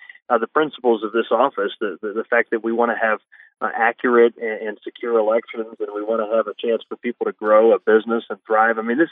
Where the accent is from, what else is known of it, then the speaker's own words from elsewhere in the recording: Ohio, United States; So I grew up in Ohio, and I thought I knew this place really well, Chris.